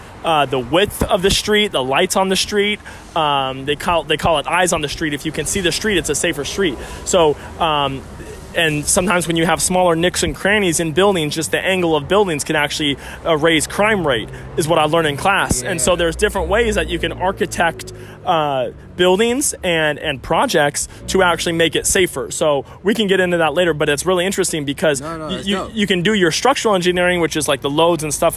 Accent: Phoenix, Arizona, United States; now in San Francisco, United States; Phoenix, Arizona, originally.

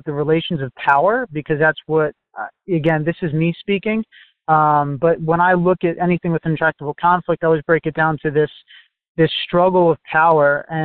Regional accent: New Jersey, United States; I'm from New Jersey still

